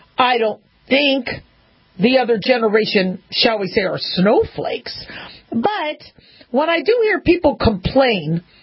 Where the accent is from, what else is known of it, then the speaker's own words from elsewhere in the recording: Phoenix, Arizona, United States; Mind you, I grew up in Phoenix, Arizona for part of my childhood, so there was Sahara.